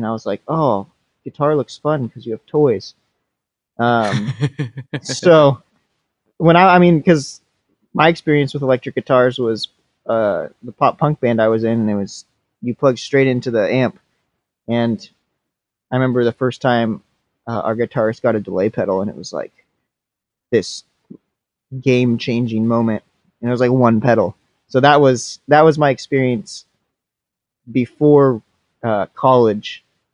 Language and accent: English; Washington, United States; Yeah, I born and raised in Washington.